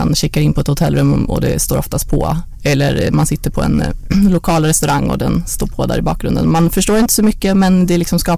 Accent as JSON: {"language": "Swedish", "town": "Järna", "region": "Stockholm County", "country": "Sweden", "tie": "born or raised there", "said": "jag är uppvuxen i Järna som är en liten by utanför Stockholm"}